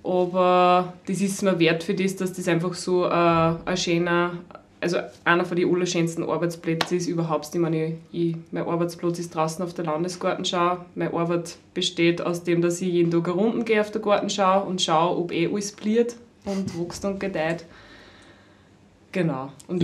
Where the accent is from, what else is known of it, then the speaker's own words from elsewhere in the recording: Engerwitzdorf, Upper Austria, Austria; ich bin auch Mühviertlerin. Ich habe ein bisschen eine weitere Anreise. Ich komme aus Engerwitzdorf bei Linz.